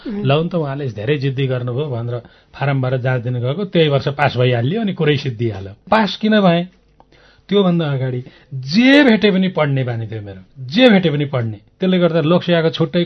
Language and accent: Nepali; Koshi Province, Nepal; यो म झापाको गाउँमा हुर्केँ